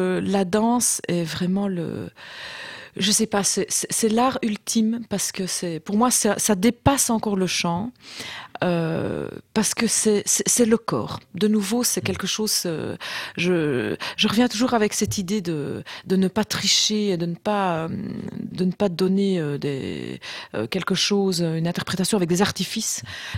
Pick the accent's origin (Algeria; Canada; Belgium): Belgium; Malmedy, Wallonia; born there; Vous savez, je suis née à Malmedy, une petite ville en Belgique où le carnaval, c'est une très très grande tradition.